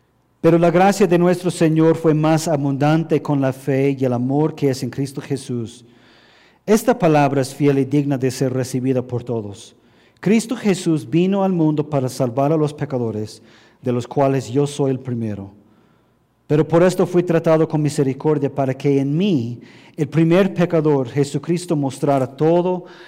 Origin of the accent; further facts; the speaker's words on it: Philadelphia, Pennsylvania, United States; born there; es del equipo de Filadelfia donde yo nací